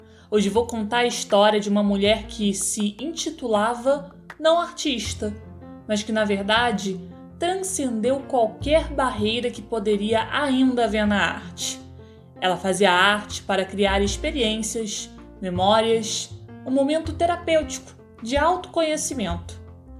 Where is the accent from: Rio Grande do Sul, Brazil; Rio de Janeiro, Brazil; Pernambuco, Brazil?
Rio de Janeiro, Brazil; Petrópolis; eu tava no Rio, eu sou de Petrópolis. O pessoal daqui de Petrópolis não gosta de falar que é interior, né?